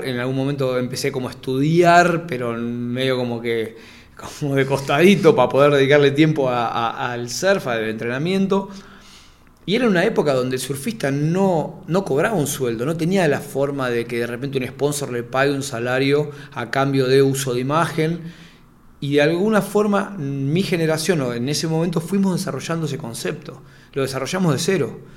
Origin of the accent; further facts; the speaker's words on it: Buenos Aires, Argentina; also born or lived in Mar del Plata; Y yo llegué a Buenos Aires, porque en ese momento vivía en Buenos Aires, nací en Mar del Plata, mis papás se separan, me voy a vivir a Buenos Aires.